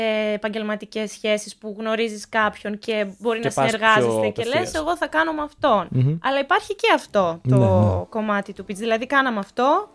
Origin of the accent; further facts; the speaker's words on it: Greece; Λέω, εγώ είμαι από την Ελλάδα.